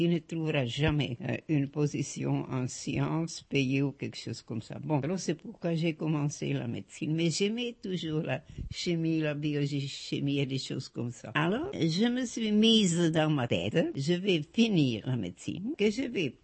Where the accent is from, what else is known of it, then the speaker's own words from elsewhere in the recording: Zurich, Switzerland; born there; Je suis née en Suisse, dans la partie allemande, à Zurich. À Zurich, c'était la partie où on parlait allemand. Mes deux parents étaient médecins. Mon père était tchèque. Et ma mère était russe.